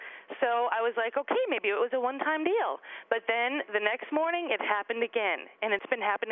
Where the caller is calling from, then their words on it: Portland, Oregon, United States; I'm calling from Portland, Oregon.